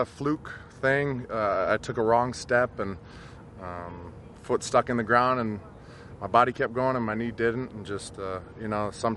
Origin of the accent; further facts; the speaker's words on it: Michigan, United States; You know, I'm coming from Michigan. I'm used to that, so it was all good.